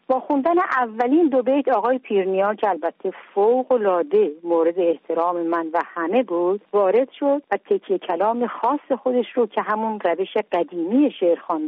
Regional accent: Khoy, West Azerbaijan, Iran; born there; من در 8 آذر ماه 1319 در خوی به دنیا آمدم.

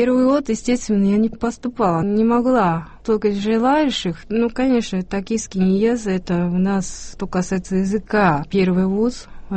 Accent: Kyushu, Japan; born there; Russian is a second language; Я родилась в Японии на южном острове Кюсю, и я первый раз русский язык услышала, когда перестройка начала в 1985 году.

